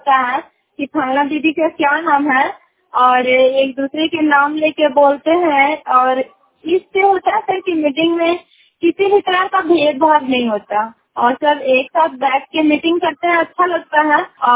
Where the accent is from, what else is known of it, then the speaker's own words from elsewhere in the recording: Gomahar, Bihar, India; और मैं गोमहर ग्राम की रहने वाली हूँ